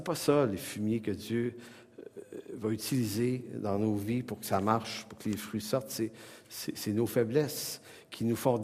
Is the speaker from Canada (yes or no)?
yes; Montreal, Quebec, Canada; Métro, autobus, quand j'étais jeune à Montréal, là, c'était des heures d'autobus par jour.